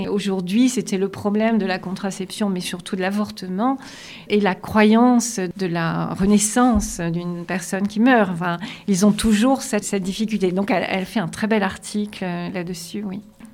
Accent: Tours, Centre-Val de Loire, France; c'est parce que je suis originaire de Tours et que la Loire, c'est mon fleuve, quoi.

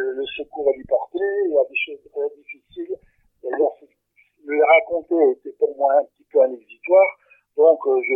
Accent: Lille, Hauts-de-France, France; une ouverture dans mon pays natal pour la région de Lille

